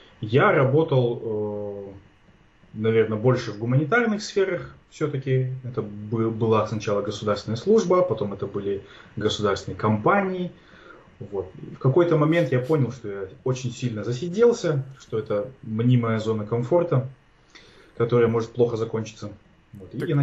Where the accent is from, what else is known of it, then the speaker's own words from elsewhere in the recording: Almaty, Kazakhstan; Нет, я вырос в Алмате. То есть мой город это Алмата.